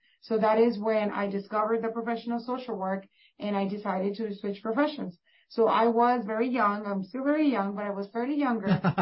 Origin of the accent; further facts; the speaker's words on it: Reynosa, Tamaulipas, Mexico; I was born in Reynosa, Tamaulipas, Mexico, which is a border town with McAllen, Texas. And when I was raised over there, I would come back and forth every weekend.